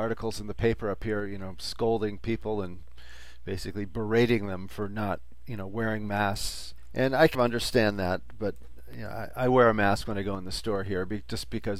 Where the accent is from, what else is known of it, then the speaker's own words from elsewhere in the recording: Vermont, United States; I think most of the people up here, I'm from Vermont, and most of the people here, many of them supported Bernie.